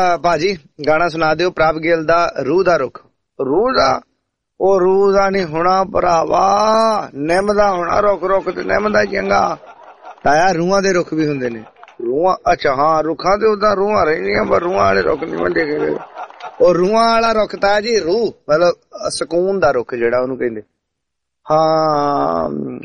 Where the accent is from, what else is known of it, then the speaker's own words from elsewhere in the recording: Tashpur, Punjab, India; ਅਸੀਂ ਵੀ ਸੁਲਤਾਨਪੁਰ ਲੋਧੀ ਤੋਂ ਹੀ ਆ। ਸਾਡਾ ਪਿੰਡ ਤਾਸ਼ਪੁਰ ਆ